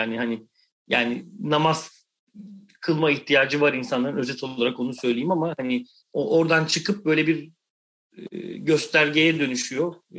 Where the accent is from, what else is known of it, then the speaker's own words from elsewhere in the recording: Kadıköy, Istanbul, Turkey; biz Anadolu yakasında, ben bir Anadolu yakalıyım yani, Kadıköylüyüm.